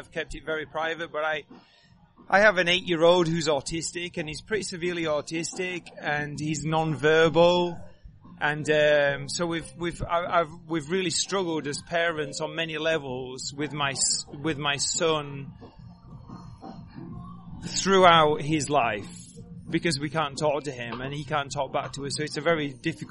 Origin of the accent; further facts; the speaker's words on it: England, United Kingdom; growing up in England in kind of like late 70s, early 80s as being like a little kid